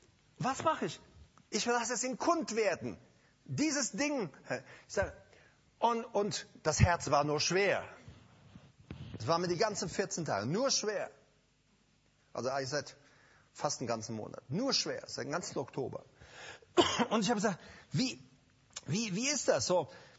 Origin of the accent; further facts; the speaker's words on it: Paraguay; ich komme aus einem Land, aus Paraguay, und wir haben öfter Stürme gehabt.